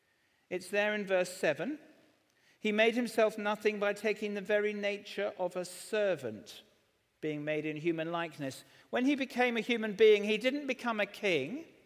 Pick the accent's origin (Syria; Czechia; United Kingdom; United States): United Kingdom; Southampton, South East England; I'm from Southampton.